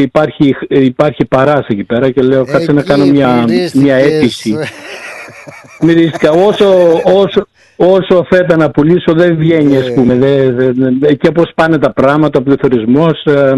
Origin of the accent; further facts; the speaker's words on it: Tripoli, Peloponnese, Greece; εγώ από την Τρίπολη δεν έχουμε διακοπές εμείς